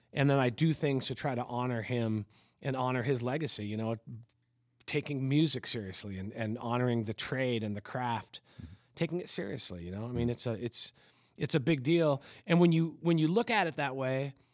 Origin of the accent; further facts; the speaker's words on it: Parkland, United States; Yeah, so growing up in Parkland, one of the things